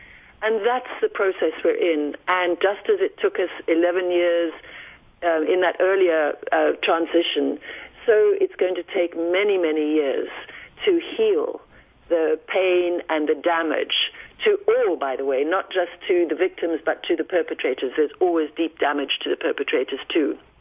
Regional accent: South Africa; Well, growing up in South Africa in the time of apartheid was a dark time.

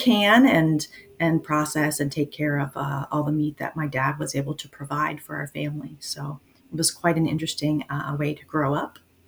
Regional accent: Ohio, United States; now in Alaska, United States; I moved here to Alaska about 13 years ago. Grew up, born and raised in Ohio, amazing outdoor family.

